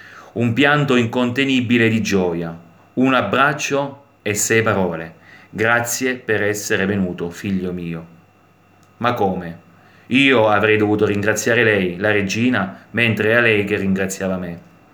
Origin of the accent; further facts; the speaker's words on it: Marina di Città Sant'Angelo, Abruzzo, Italy; born or raised there